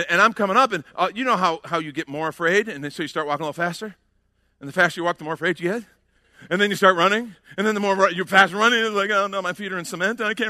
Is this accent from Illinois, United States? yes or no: yes; Illinois, United States; we grew up outside of Chicago.